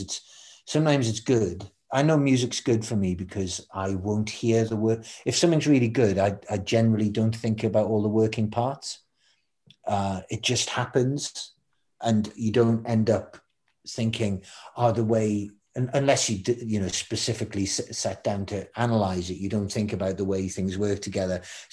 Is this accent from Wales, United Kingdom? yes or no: no; Newcastle, North East England, United Kingdom; where I'm from Newcastle, but we don't do particularly well there.